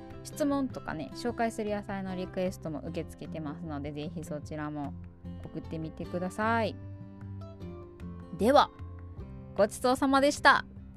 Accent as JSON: {"language": "Japanese", "region": "Kansai", "country": "Japan", "also_born_or_lived": "Kanagawa", "accent": "Kansai dialect", "said": "私精一杯標準語で喋ったつもりやったんですけどね、普通に関西弁でしたね。神奈川は4年住んでたんで行けると思ったんですけど、そもそもその4年も標準語に囲まれながら最後までバリバリの関西弁やったんで"}